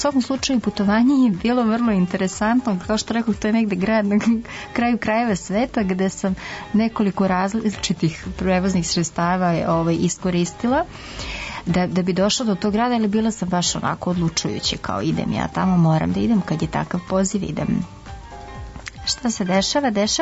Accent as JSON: {"language": "Serbian", "country": "Serbia", "said": "moj pasoš je srpski pasoš. Ja sam rekla: ne, ja dolazim iz Srbije."}